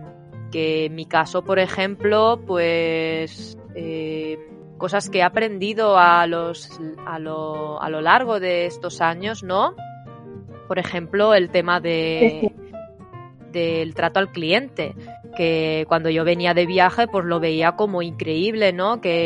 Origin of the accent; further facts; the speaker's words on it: Spain; como española